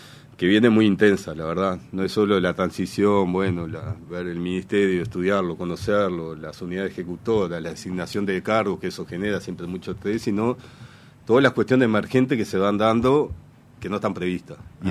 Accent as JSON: {"language": "Spanish", "region": "Canelones", "country": "Uruguay", "said": "yo canario de Canelones. En realidad él no es canario. Los canarios somos nosotros, sí, de Canelones."}